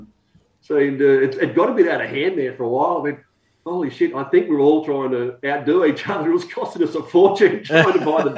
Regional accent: Australia; But an Aussie being an Aussie, I didn't say I was bitten by a dog.

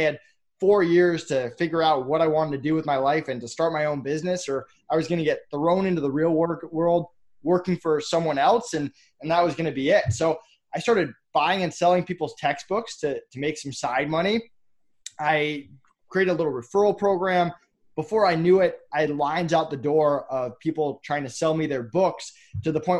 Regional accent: Massachusetts, United States; Yeah, so I grew up in Massachusetts. My parents were both teachers

